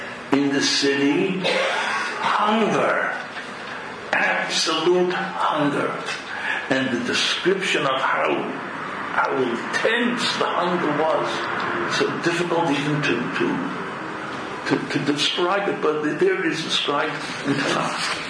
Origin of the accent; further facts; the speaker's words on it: Jerusalem, Jerusalem District, Israel; I come from Yerushalayim, and I'm proud that I come from Yerushalayim.